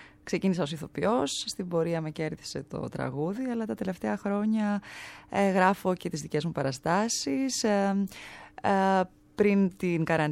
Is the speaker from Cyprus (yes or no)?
yes; Cyprus; also born or lived in London; now in Athens, Greece; Αν και δεν έχω καμία σχέση, είμαι από Κύπρο.